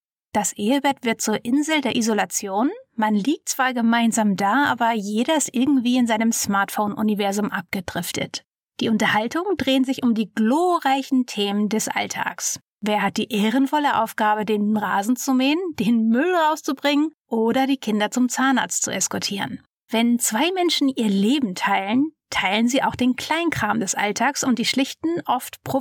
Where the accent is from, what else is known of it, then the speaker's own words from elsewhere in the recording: Hamburg, Germany; born there; Also ich bin zwar in Hamburg geboren, meine Mutter aber nicht, mein Vater ebenfalls nicht.